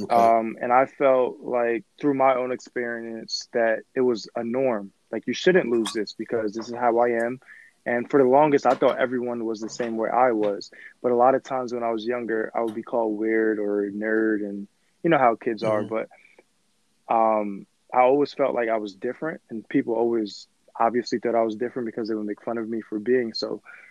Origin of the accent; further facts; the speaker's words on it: New Jersey, United States; also born or lived in Brooklyn, New York; Okay, so I was born in Brooklyn, New York. Then I moved to New Jersey when I was age 9. Moved to New Jersey, and that's when I feel as though I started to become who I am today.